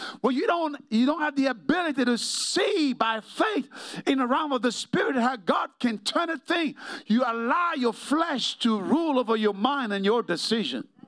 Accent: New York, United States; I'm from New York.

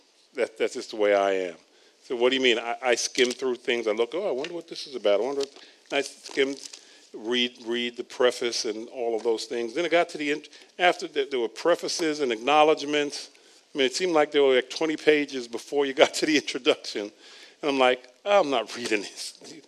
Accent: Queens, New York, United States; Yes, I'm tall, I'm black. I grew up in Queens, New York.

